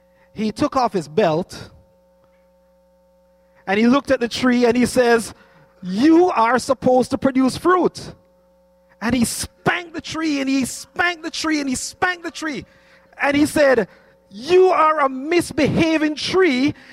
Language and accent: English; United States; And so in our yard at 731, is what we call the house that we grew up in the United States.